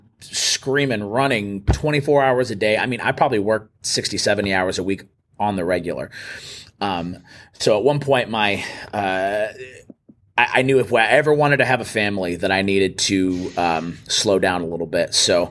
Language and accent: English; El Paso, Texas, United States; I grew up in El Paso, Texas, and, you know, I kind of cut my teeth playing music in church.